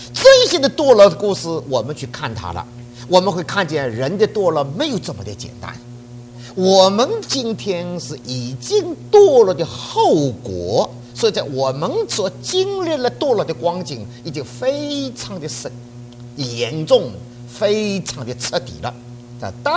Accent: New York, United States; 我从纽约来

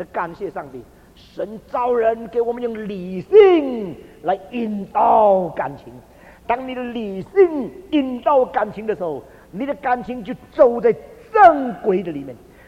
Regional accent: China; 我们中国人本来是这样的民族，很含蓄的。

